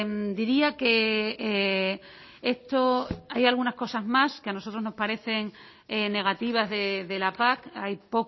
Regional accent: Extremadura, Spain; en mi región, que soy extremeña

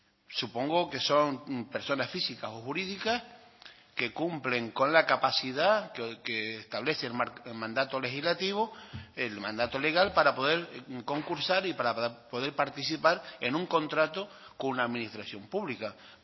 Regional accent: Canary Islands, Spain; que sí nos afecta como canarios el gasto que el Estado destina a la televisión española

